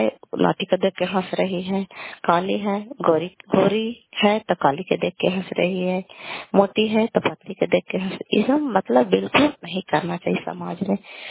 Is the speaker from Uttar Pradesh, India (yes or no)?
no; Kalyanpur, Bihar, India; घर कल्याणपुर वाली बेलछी पंचायत प्रखंड चाली जिला नालंदा का निवासी हूँ।